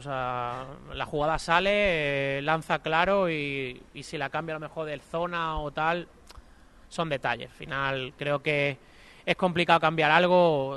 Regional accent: Málaga, Andalusia, Spain; como malagueño en Málaga, en tu ciudad

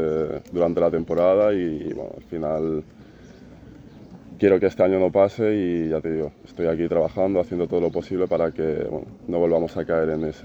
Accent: Galicia, Spain; yo también soy de Galicia y ya hemos estado unos días en Coruña

